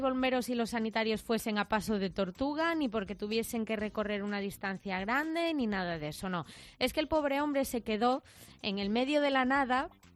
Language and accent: Spanish; Galicia, Spain; Nos vamos ahora a mi tierra, a Galicia.